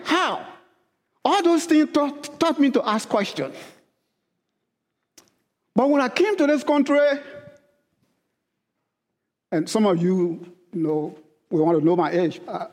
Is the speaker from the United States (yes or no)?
no; Biakra, Liberia; I come from that same culture. I come from Liberia in a small town called Biakra. Biakra is a small town.